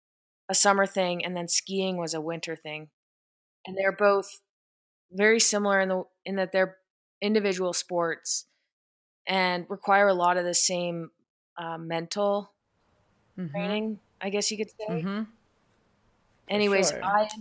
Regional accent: Calgary, Alberta, Canada; Okay, so basically, growing up in Calgary, Alberta, Canada, I was always completely obsessed with sports.

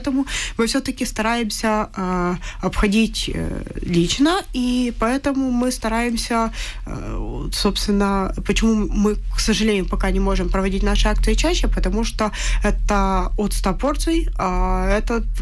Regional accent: Ukraine; Потому что я украинка.

